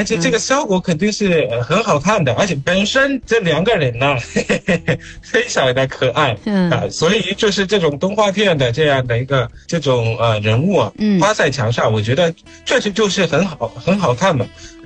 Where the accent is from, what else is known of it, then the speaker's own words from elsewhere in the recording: Zimbabwe; Chinese is a second language; 我是来自津巴布韦的